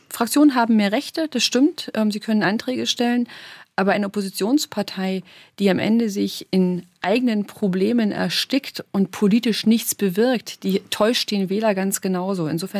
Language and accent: German; Germany; Gerade wenn man weiß, dass ich hinter dem Eisernen Vorhang groß geworden bin in der DDR